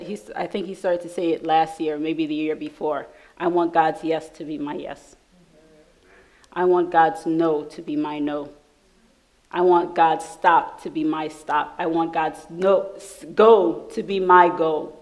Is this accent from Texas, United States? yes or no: no; New York, United States; please, I've never been here before. I'm from New York. Please help me.